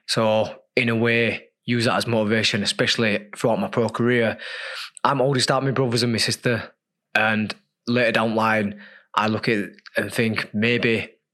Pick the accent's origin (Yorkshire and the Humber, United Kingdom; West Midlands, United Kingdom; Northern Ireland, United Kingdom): Yorkshire and the Humber, United Kingdom; Leeds; as a kid growing up in Leeds on, you know, a council estate